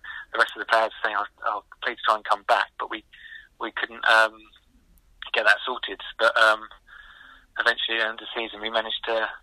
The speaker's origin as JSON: {"language": "English", "region": "East of England", "country": "United Kingdom", "said": "I'm from Essex."}